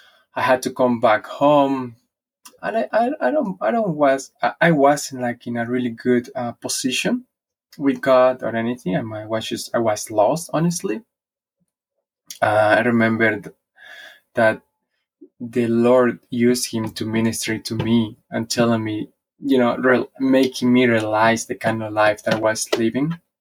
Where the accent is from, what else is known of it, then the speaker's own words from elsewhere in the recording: Villahermosa, Tabasco, Mexico; Well, I grew up in Villahermosa, Tabasco, Mexico. I was there the most of the time until I turned maybe 18 years old. When I moved to a different city